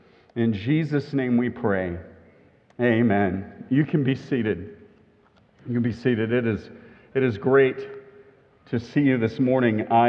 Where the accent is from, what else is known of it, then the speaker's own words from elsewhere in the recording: Kentucky, United States; I actually, because I'm from Kentucky, I'm accustomed to saying you all.